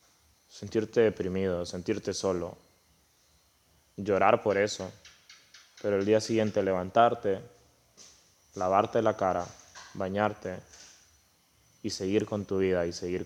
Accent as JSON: {"language": "Spanish", "country": "Honduras", "said": "Soy de un país de tercer mundo, soy de Honduras"}